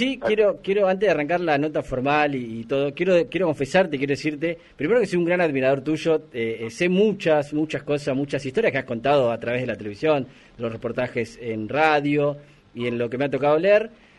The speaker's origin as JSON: {"language": "Spanish", "country": "Argentina", "said": "pero como todos los argentinos."}